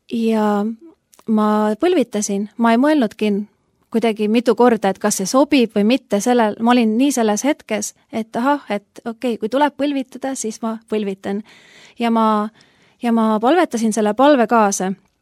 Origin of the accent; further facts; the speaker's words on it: Oeti, Järva County, Estonia; Ma kasvasin üles maal, Järvamaal väikses külas nimega Oeti.